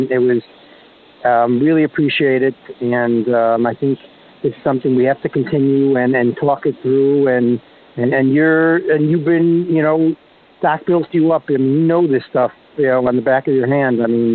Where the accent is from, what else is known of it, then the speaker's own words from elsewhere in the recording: Chicago, Illinois, United States; I'm 43 years young. I'm from Chicago.